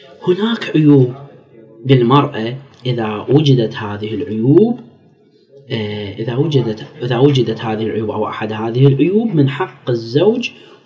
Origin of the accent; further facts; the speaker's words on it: Iraq; التصرفات هاي لا مشروعة عندنا بالعراق يعني